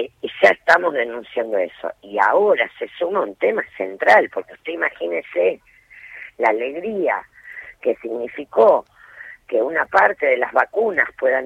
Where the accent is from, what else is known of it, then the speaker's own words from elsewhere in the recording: Santa Fe, Argentina; yo soy santafesina